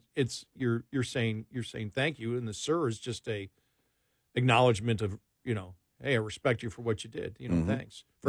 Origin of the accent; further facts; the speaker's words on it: New York, United States; also born or lived in Oregon; Or where I came from, Oregon, or New York originally. I'm from New York.